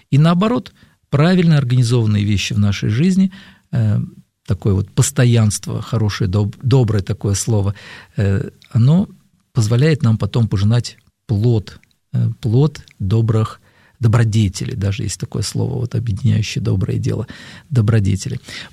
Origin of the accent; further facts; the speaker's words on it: Moscow, Russia; я москвич, ну, так сказать, родился здесь, в Москве